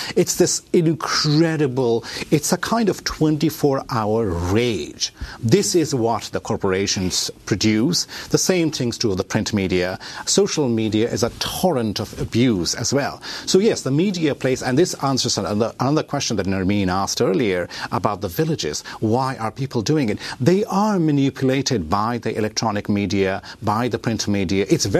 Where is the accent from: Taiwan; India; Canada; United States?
India; And I have to say, there is no difference as far as I, as an Indian, am concerned.